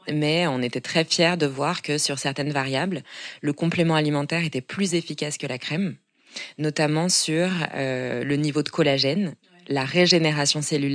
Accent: Vichy, Auvergne-Rhône-Alpes, France; j'ai grandi à Vichy, qui est l'eau du thym célestin.

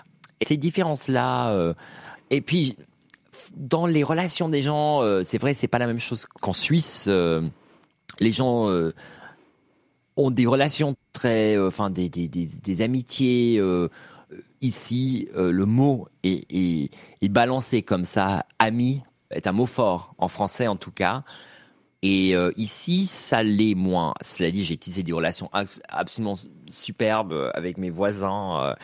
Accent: Los Angeles, California, United States; J'ai grandi à Los Angeles, en ville, avec la vue sur le Hollywood Sign et tout

